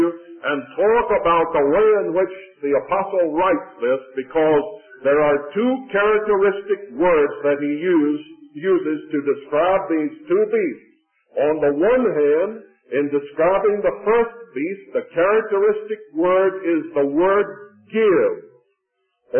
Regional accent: the South, United States; Now you must not think that because I'm a Southerner that I'm going to speak in a partisan way now.

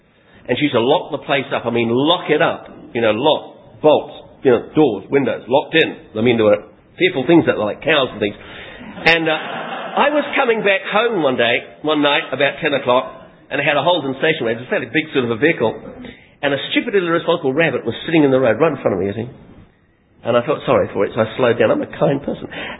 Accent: England, United Kingdom; also born or lived in New Zealand; And I come from England originally.

